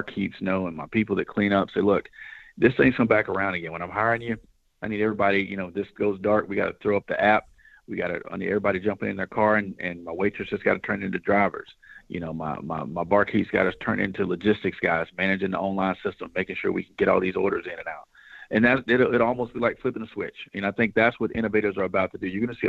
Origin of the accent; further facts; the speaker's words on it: Gainesville, Georgia, United States; I mean, I'm from Gainesville, Georgia. I got small restaurants I used to eat at that now do delivery